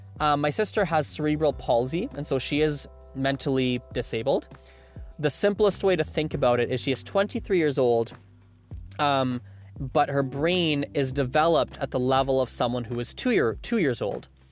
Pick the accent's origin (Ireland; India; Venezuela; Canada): India; first language Gujarati; English is a second language; I thought to myself, I'm Indian, I should probably speak Hindi. And along the similar train of thought, I decided at the time that I definitely will need to get to a much stronger level in my mother tongue, which is Gujarati